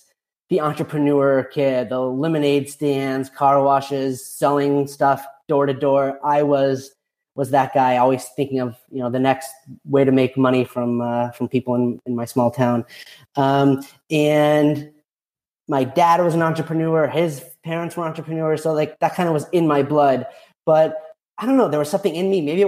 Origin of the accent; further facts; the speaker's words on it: Park City, Utah, United States; And I grew up on the West Coast. I grew up in Park City, Utah. So like to ski and a lot of snow